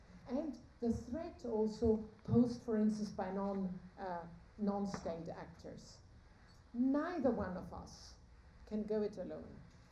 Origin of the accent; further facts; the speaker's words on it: Austria; a crisis intervention team from my home country, Austria.